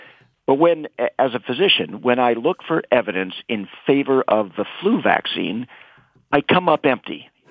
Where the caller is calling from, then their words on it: Vancouver, British Columbia, Canada; I'm in Vancouver, British Columbia, Canada.